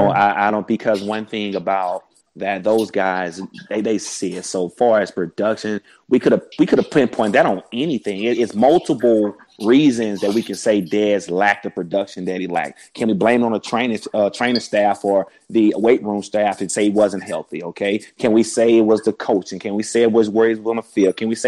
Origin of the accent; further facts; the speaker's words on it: Dallas, Texas, United States; Growing up in Dallas, seeing that star, you don't know who the coaching staff is as a kid.